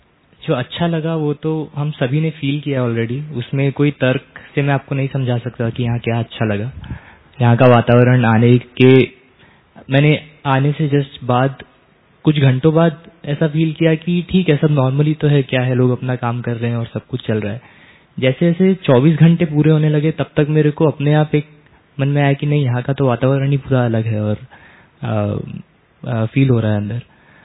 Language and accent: Hindi; Assam, India; आसाम से आया हूँ मैं।